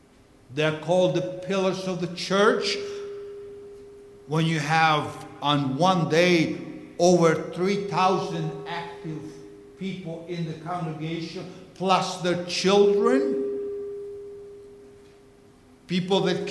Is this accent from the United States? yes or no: no; Buenos Aires, Argentina; When I was a little boy, growing up in Buenos Aires in our Russian church